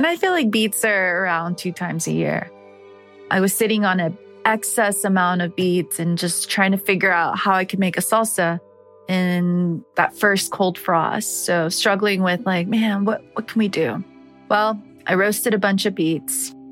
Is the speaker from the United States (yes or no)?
yes; Atlanta, Georgia, United States; I am from Atlanta and I run a business called Chico.